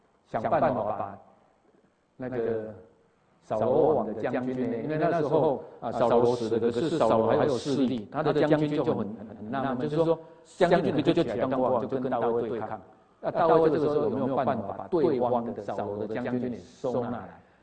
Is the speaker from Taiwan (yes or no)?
yes; Taiwan; 我们台湾人好像没有用撕裂衣服表示，他们是用这种方法。